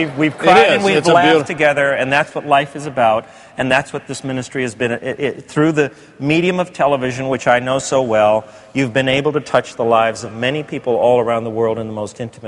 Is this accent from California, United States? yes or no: yes; Los Angeles, California, United States; born there; barrio of East L.A., and little did I know that my life would become entwined in the life of this precious ministry